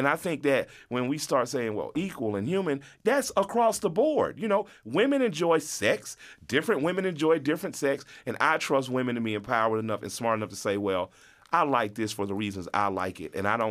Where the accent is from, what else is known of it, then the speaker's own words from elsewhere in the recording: the South, United States; And I'm from the South, so I'm used